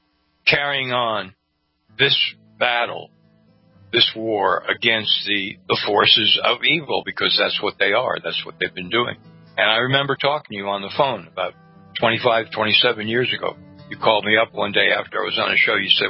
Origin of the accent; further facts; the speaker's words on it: New York, United States; born there; I mean, I've lived in New York for a long time. I was born in New York.